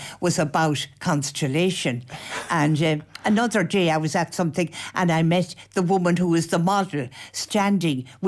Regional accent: Athlone, Leinster, Ireland; born there; therefore I was born in Athlone.

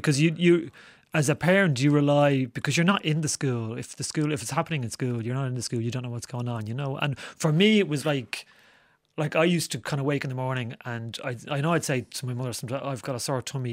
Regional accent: Dublin, Leinster, Ireland; I grew up in Santry.

